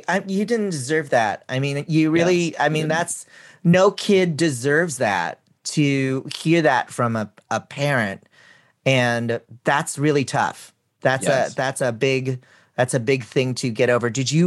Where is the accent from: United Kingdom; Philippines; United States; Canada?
Philippines; as a Filipino kid growing up in a very religious household